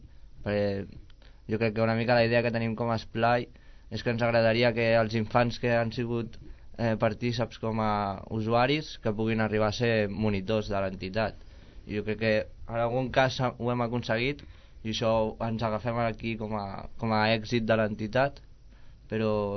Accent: Valencian Community, Spain; que vinc de la Vall d'Ufa

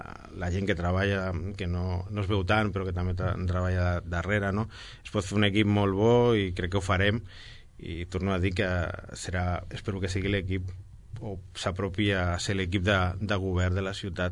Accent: Sabadell, Catalonia, Spain; tot i que soc molt sabadellenc i m'agrada molt

